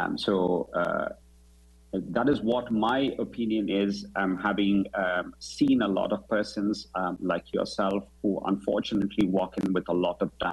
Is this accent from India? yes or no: yes; India; And I'm from India